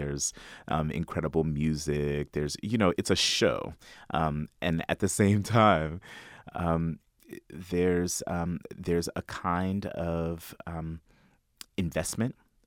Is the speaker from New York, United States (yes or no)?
yes; New York, United States; I'm the son of immigrants. I'm a first-generation American. I'm a father. I'm a New Yorker. I'm a California transplant.